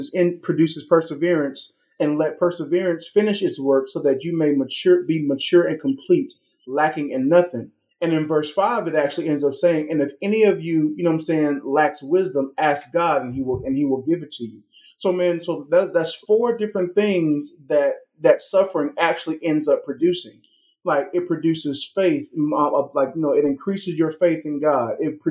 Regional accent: Macon, Georgia, United States; I'm originally from Macon, Georgia. It's about an hour south of Atlanta.

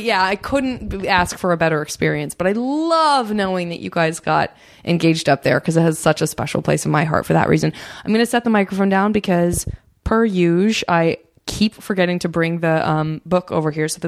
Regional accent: Tucson, Arizona, United States; That's where I'm from. I am from Tucson. And I did go to school in Flagstaff, which is very close to the Grand Canyon.

